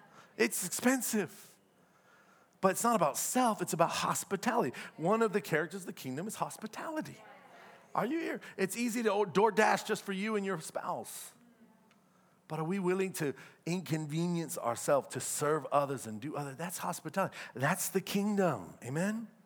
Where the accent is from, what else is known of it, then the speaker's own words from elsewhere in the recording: East Coast, United States; now in Orange County, United States; We don't have a lot of that in Orange County, but I grew up on the East Coast.